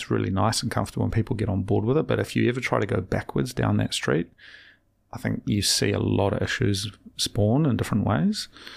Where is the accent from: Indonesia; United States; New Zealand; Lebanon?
New Zealand; and I say we as sort of the royal we of New Zealand, but as a New Zealander, and I think it's important to understand, you know, I do have a relation to the land and to the people